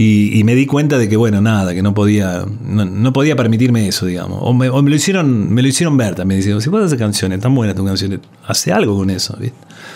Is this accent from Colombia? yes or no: no; Buenos Aires, Argentina; Yo me crié en Buenos Aires, arranqué con una banda punk cuando era adolescente, viví un poco todos los primeros años de la democracia